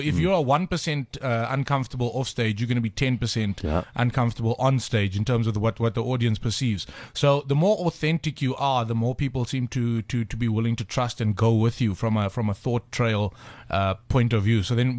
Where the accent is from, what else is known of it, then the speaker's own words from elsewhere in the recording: South Africa; we are so unpredictable as South African comedians because we all come from little hubs which have little cultural influences.